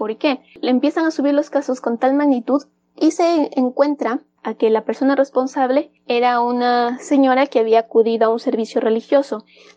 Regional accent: Ecuador; now in South Korea; soy médico epidemiólogo de Ecuador. Sin embargo, en el momento me encuentro residiendo en Corea

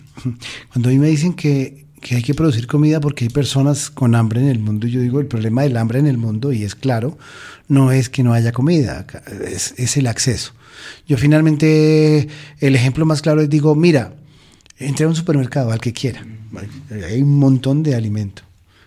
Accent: Florencia, Caquetá, Colombia; yo soy oriundo de, yo soy nacido en Florencia, Caquetá, y estudié allá en mi universidad y gran parte de mi colegio.

